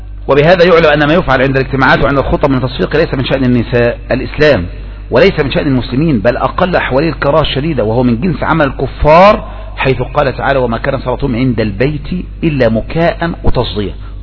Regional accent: Egypt; ولهذا نحن لا نعاني في لهجتنا, لا نعاني في هذه المجتمعات, كل يعرف ايه لهجتنا

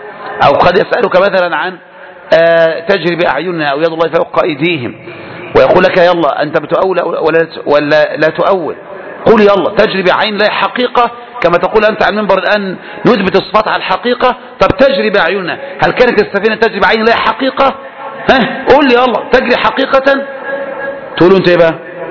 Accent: Egypt; وده أكثر مشاهير القراء عندنا في مصر صوفية

